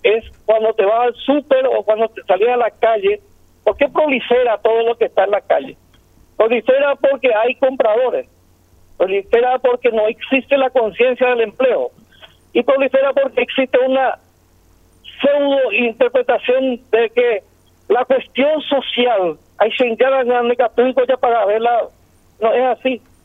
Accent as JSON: {"language": "Spanish", "country": "Paraguay", "said": "como ciudadanos paraguayos."}